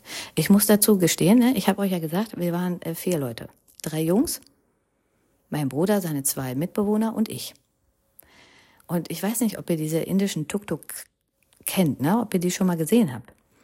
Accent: India; German is a second language; Die sollen schon wissen, dass ich aus Indien komme, ne, bin ja stolze Inderin und so.

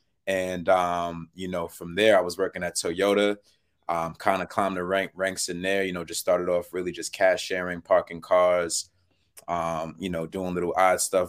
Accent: West Hempstead, New York, United States; I grew up in Long Island, West Hempstead, Lakeview to be exact.

